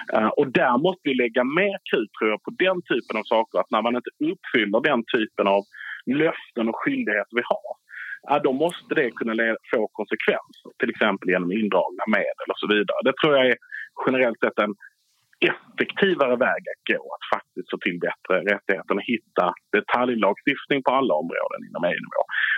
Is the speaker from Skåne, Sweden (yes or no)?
yes; Malmö, Skåne, Sweden; Jag kommer här från Malmö, regionpolitiker idag.